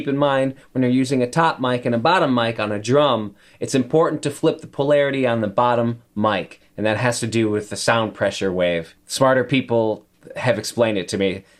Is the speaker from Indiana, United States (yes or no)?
no; Detroit, Michigan, United States; I'm from the Detroit area. So is Colin. And we love that sound.